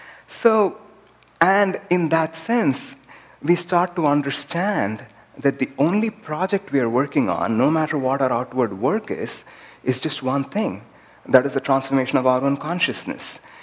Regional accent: India; English is a second language; I remembered another expression that we often use in India. It's very commonly used in my mother tongue, especially

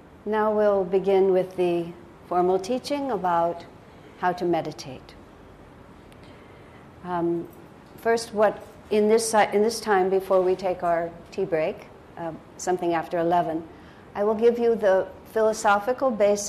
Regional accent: El Paso, Texas, United States; growing up in El Paso, Texas, in the United States of America, none of those thoughts were being talked about.

